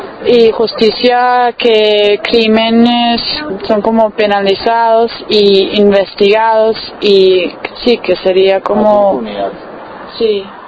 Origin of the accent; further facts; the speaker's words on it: Germany; yo pues vengo de Alemania, estudio política por acá.